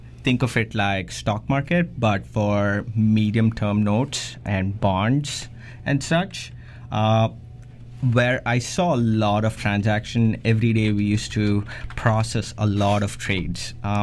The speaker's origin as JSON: {"language": "English", "country": "India", "moved": "as an adult", "lives_now": "Canada", "said": "So I am from India. I moved here just as a student, like many of you would have been. And coming to Canada was very interesting."}